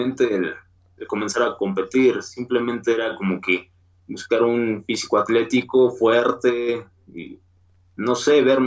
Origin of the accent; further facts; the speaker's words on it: Mexico City, Mexico; De aquí, del DF.